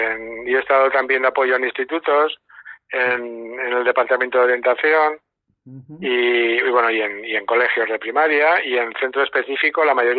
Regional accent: Madrid, Community of Madrid, Spain; now in Las Rozas de Madrid, Spain; mi alma la tengo en Madrid porque soy un enamorado de Madrid. Nací en Madrid, toda mi vida he estado en Madrid y últimamente pues nos hemos venido aquí porque la tenemos la familia aquí

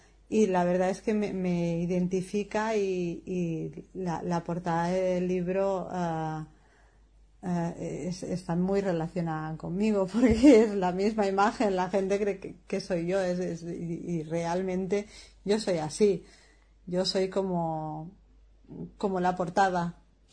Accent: Santpedor, Catalonia, Spain; la de San Pedor, la de mi pueblo

